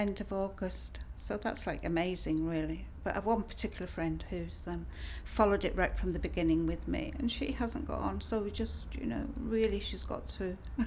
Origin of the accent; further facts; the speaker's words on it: Haworth, Yorkshire and the Humber, United Kingdom; I'm 67 and I'm from Haworth, West Yorkshire.